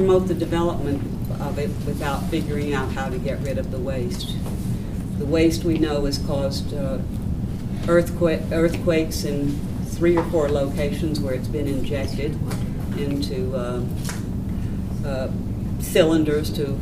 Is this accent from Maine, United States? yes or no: no; New York, United States; I'm from Ulster County. I just want to say something.